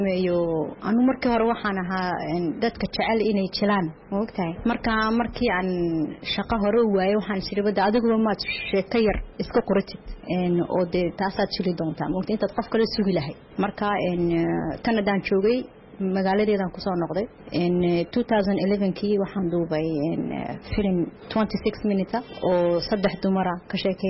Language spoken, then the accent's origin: Somali; Djibouti; reer Jibuuti baan ahay